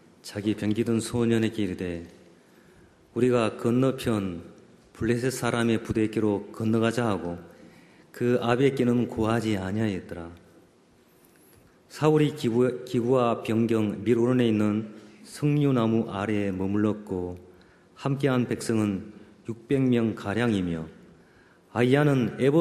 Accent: Jeolla, South Korea; 저는 원래 고향이 전라도인데도 홍어를 별로 안 먹어봤어요.

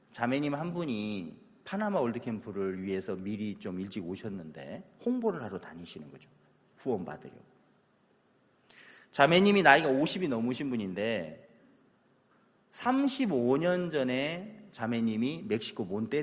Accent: South Korea; 난 한국 사람이야. 한국은 10%야 계약금이 보통.

